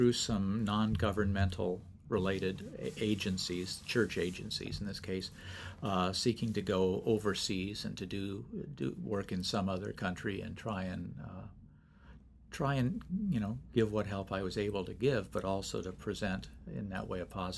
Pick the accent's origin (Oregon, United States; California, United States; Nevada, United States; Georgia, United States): California, United States; also born or lived in Seal Beach; Well, in the Bay Area, yeah. For the first 9 years or so of my life.